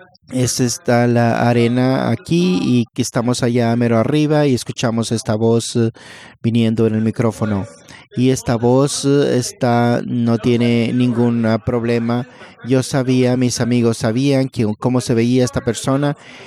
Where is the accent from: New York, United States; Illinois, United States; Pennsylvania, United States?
Pennsylvania, United States; Philadelphia; Spanish is a second language; Yo crecí mirándolo en Filadelfia cuando jugaba básquetbol.